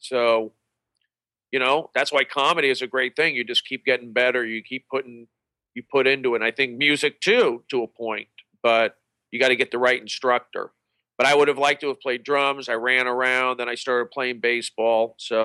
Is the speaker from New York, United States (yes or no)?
no; Tarzana, California, United States; also born or lived in Sacramento; I grew up in the San Fernando Valley. 818 area code, originally 213 area code. But I grew up there. Tarzana, Reseda, Southern California. And Sacramento, too, for a few years.